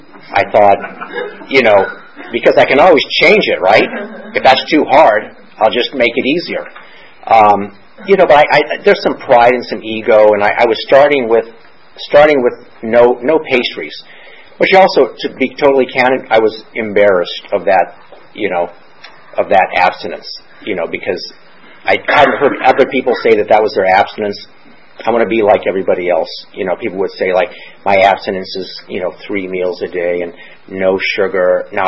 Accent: Ireland; I'm Irish, so I have a bizarre relationship with alcohol.

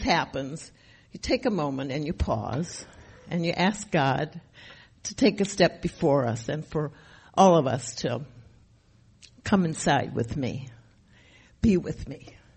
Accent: Chicago, Illinois, United States; now in Los Angeles, United States; And even though I'm from Chicago originally, I always feel this is my home.

